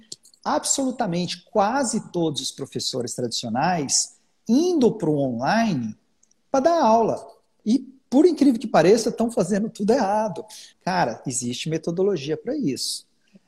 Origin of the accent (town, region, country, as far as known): Anápolis, Goiás, Brazil; also born or lived in São Paulo